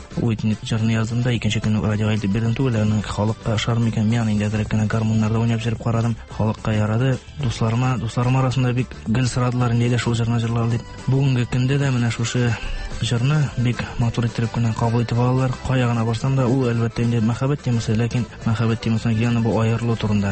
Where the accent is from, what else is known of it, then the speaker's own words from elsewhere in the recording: Tatarstan, Russia; born there; Арча районыннан тумышым белән.